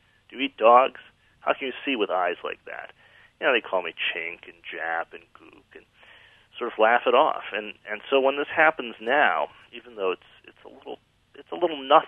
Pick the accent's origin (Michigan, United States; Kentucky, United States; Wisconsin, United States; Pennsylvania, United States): Michigan, United States; Detroit; also born or lived in Cleveland, Ohio; Well, I grew up in the Midwest. I was born in Cleveland, Ohio, grew up in Detroit, Michigan.